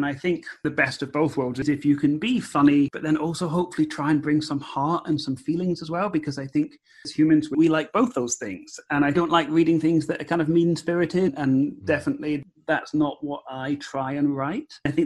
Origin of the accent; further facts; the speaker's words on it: Edinburgh, Scotland, United Kingdom; also born or lived in London; now in United States; because I am Scottish. I'm from Edinburgh. I lived in London for about 10 years, and then I've been out here in the US for 6 or 7 years now. So I think, unfortunately, the accent does go.